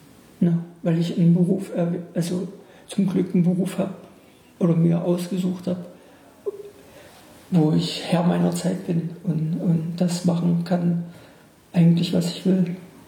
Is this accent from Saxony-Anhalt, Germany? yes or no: yes; Bernburg, Saxony-Anhalt, Germany; aus meiner alten Heimatstadt Bernburg zum Beispiel, bestimmte Sachen abzuzeichnen